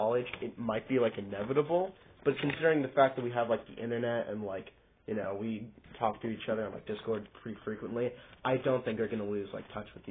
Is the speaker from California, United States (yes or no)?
yes; Grover Beach, California, United States; Where I grew up? Grover Beach.